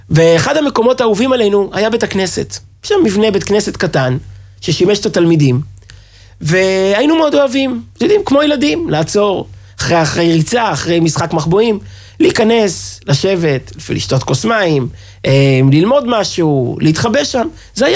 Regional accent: Kfar Chabad, Central District, Israel; גדלתי בכפר חבד.

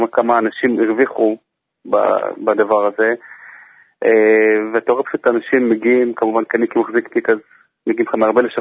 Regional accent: Jerusalem, Jerusalem District, Israel; אני כילד, כנער, גדלתי שם, התפלתי שם עשרות שנים במקום הזה.

